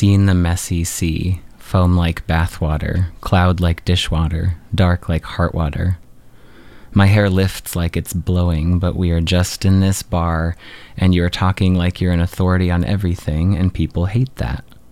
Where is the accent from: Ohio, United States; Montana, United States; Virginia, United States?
Montana, United States; We're both from Montana, so we understand.